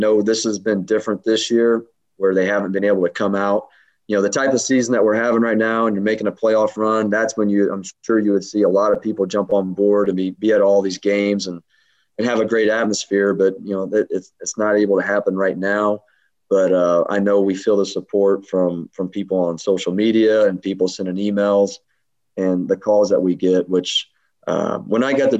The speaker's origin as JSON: {"language": "English", "region": "Illinois", "country": "United States", "tie": "born or raised there", "said": "I'm not from St. Louis. I'm from the Illinois side, you know, grew up not too far away"}